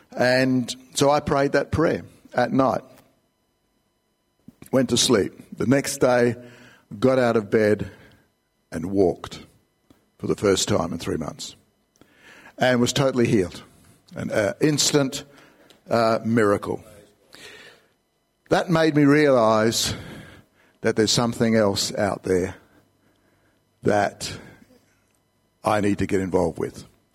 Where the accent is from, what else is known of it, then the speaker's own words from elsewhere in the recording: Elizabeth, South Australia, Australia; I grew up in Elizabeth